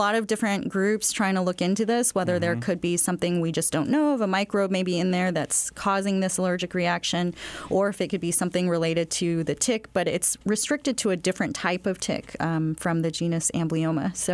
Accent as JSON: {"language": "English", "region": "Texas", "country": "United States"}